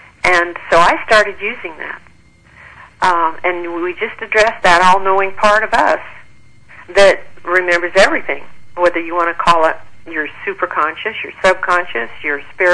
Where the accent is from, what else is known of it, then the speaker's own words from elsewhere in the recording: Flagstaff, Arizona, United States; also born or lived in Phoenix; I'm a native Arizonan, and earlier part of my life I was raised in Flagstaff, and then the southern part, Phoenix area, later.